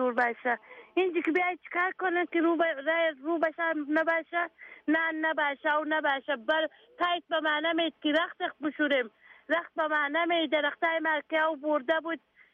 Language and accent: Persian; Afghanistan; moved away; also born or lived in Iran; از افغانستان ما سال 79 آمدیم.